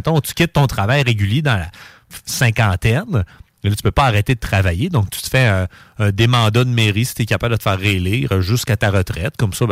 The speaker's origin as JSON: {"language": "French", "town": "Quebec City", "region": "Quebec", "country": "Canada", "said": "Je viens de Québec, là, je viens de Charlebourg."}